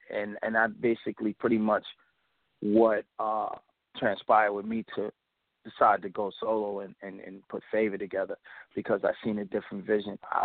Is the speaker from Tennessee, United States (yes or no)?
no; Queens, New York, United States; also born or lived in Brooklyn; now in Long Island, United States; Well, I was born in Brooklyn. I was born in Brooklyn and raised in Queens, and then later on in the years, I moved to Long Island.